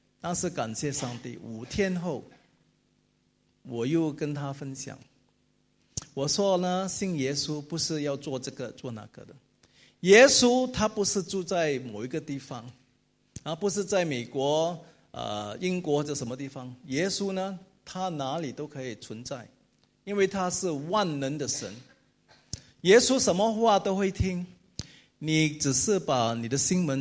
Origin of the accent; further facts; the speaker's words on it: China; 我的母亲是海南人，我的妻子是上海人，我是中国人